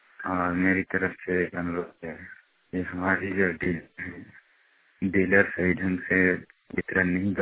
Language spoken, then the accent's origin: Hindi; Jharkhand, India; ग्राम check post मजदूर थाना गुमटी जिला गोड्डा के रहने वाला हूँ